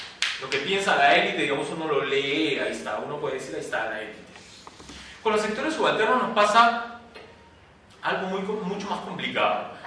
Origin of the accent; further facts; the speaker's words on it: Lima, Peru; como limeño del siglo XX-XXI, estoy como acostumbrado a las rejas. Todos vivimos entre rejas en esta ciudad, ¿no es verdad?